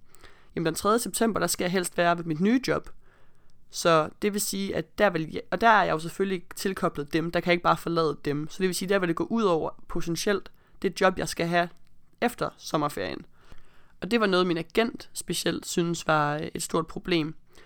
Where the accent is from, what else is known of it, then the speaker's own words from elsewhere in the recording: Aarhus, Central Denmark Region, Denmark; jeg er fra Aarhus af og pige